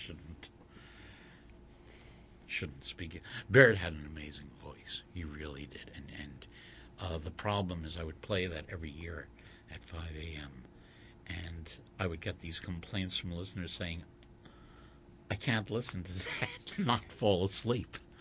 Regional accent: South Africa; now in United Kingdom; I was raised in South Africa and now live in the Midlands.

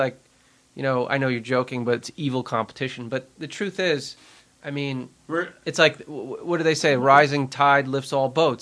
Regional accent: New York, United States; accent: Long Island; Well, you know, he has but that Scottish accent, so how could I follow that with my Long Island accent?

